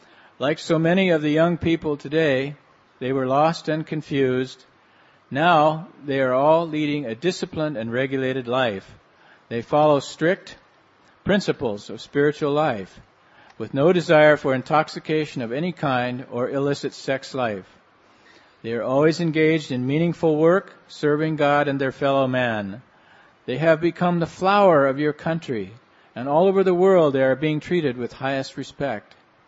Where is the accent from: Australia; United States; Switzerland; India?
India; moved away as an adult; I am 76 years of age and am in the renounced order of life. I came to this country from India 6 years ago to introduce Krishna consciousness